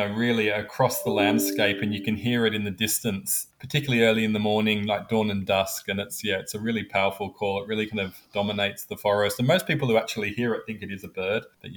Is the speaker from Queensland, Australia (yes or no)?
no; Sydney, New South Wales, Australia; Well, I grew up in Sydney. I'm here in Sydney, Australia